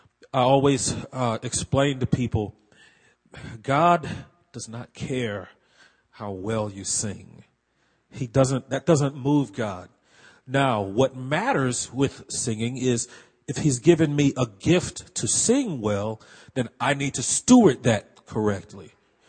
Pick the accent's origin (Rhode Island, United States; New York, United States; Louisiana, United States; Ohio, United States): Louisiana, United States; New Orleans; And I'm from New Orleans, so it's not hard for me to say, yes, I'm going to New Orleans, you know.